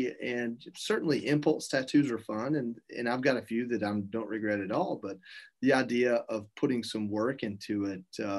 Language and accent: English; United States; But as far as choosing to get a tattoo, being what I believe as an American, a part of our warrior culture, it makes complete sense